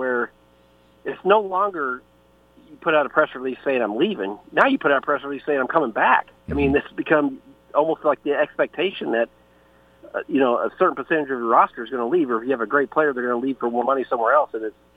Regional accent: the South, United States; I grew up in the South, and that was my dream paper when I was a kid.

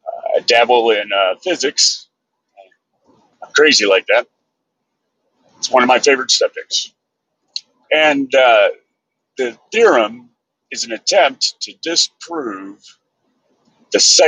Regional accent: Texas, United States; but I was growing up in West Texas, and they're not too keen on liberal snowflake artsy stuff

